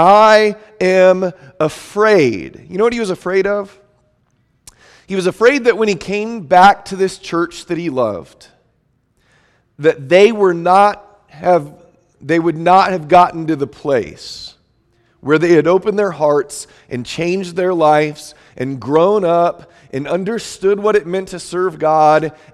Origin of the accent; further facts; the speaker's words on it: San Diego, California, United States; We grew up in San Diego, but across town, and so we never really got to be good friends when we were young, though we knew each other.